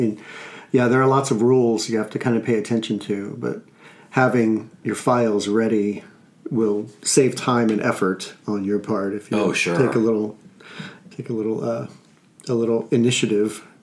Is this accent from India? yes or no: no; Washington, District of Columbia, United States; now in Chicago, United States; I just got to Chicago a few months ago, and so I'm still kind of getting my feet wet out here. I came from the Washington, D.C. area.